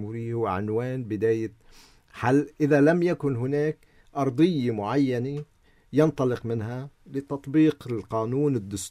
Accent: Lebanon; يعني هل نتخيل نحن كلبنانيين

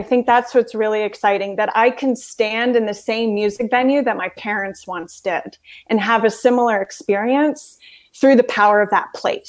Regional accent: Maine, United States; it was a road trip around my home state of Maine.

